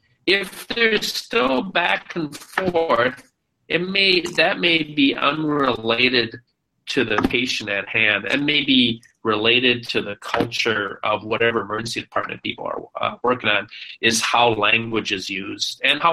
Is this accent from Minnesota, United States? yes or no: yes; Minnesota, United States; I come from Minnesota, but I train in Chicago, two different styles of communicating, direct versus indirect.